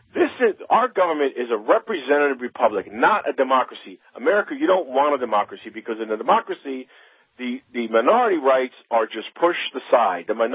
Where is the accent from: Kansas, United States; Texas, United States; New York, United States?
New York, United States; in New York, my home state, New York State